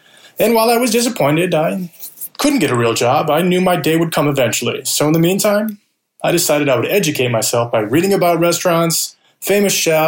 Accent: Michigan, United States; I grew up in Michigan and would come down from the Great Lakes State and spend my summer breaks working for my brother.

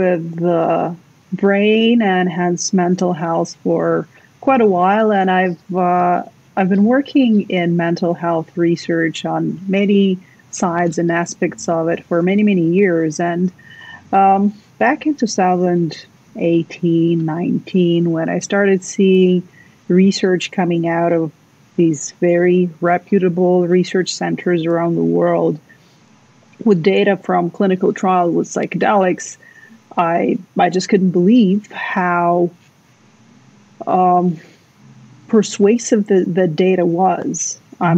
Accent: Ukraine; I was born and raised in Ukraine. I graduated from Pharmaceutics University back there, so I lived a good portion of my life in Ukraine.

